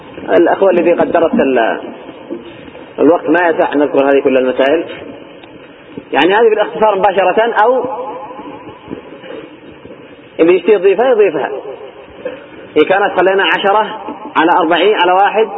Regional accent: Yemen; القراص تقسيم قديم كانوا يقسمونه حتى عندنا في اليمن

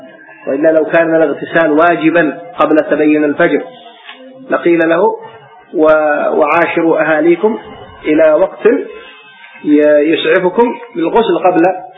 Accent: Yemen; حتى إن بعض الأخوة عندنا في اليمن ربما يتبرع إلى بنك الدم

